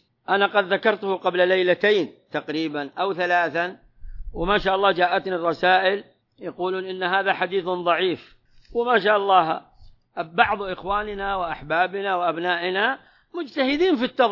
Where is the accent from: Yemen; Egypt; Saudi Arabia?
Saudi Arabia; هذه كلها تسميات عندنا في المملكة العربية السعودية مشهورة